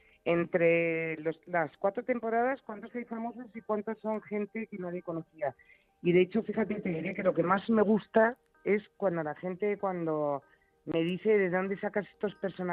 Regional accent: Madrid, Community of Madrid, Spain; me apasiona mi ciudad, soy de Madrid y me encanta

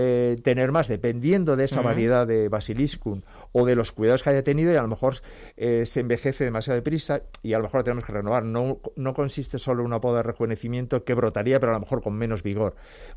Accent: Peraleda de San Román, Extremadura, Spain; Fíjate, yo recuerdo, en mi pueblo, en Extremadura, en Peralada de San Román

